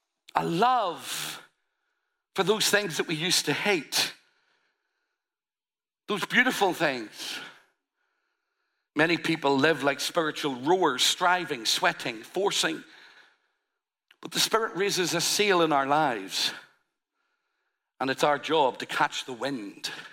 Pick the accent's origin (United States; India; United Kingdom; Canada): United Kingdom; Northern Ireland; I come from Northern Ireland.